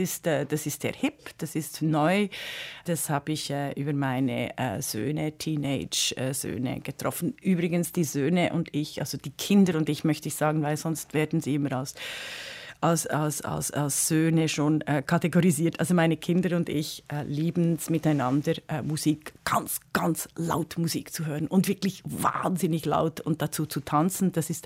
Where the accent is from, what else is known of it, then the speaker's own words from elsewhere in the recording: Bern, Switzerland; als ich aufgewachsen bin in Bern.